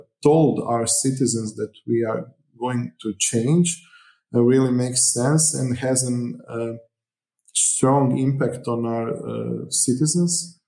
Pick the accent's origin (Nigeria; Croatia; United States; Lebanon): Croatia; Križevci, Koprivnica-Križevci County; English is a second language; Okay, so I'm to this day 38 years of age. I was born in Križevci, so practically all my life I am living here, except the years I was at the University of Zagreb.